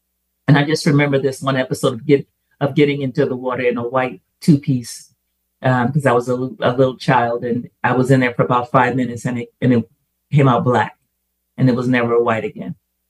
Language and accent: English; Mobile, Alabama, United States; When I grew up in Mobile